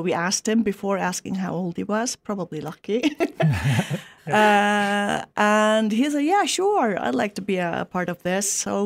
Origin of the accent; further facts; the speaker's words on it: Faroe Islands; English is a second language; I'm 51 and from the Faroe Islands.